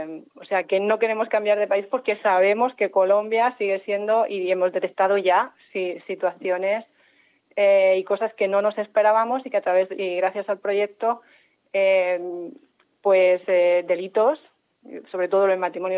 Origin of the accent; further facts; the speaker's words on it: Murcia, Region of Murcia, Spain; como es el caso de Murcia, yo soy de Murcia